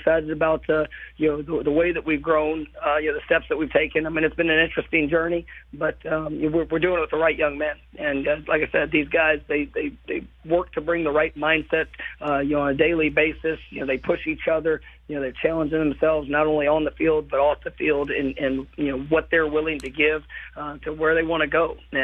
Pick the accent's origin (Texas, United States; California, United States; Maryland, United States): Texas, United States; Dallas; But no, it was definitely a special experience for you know, a boy growing up in Dallas.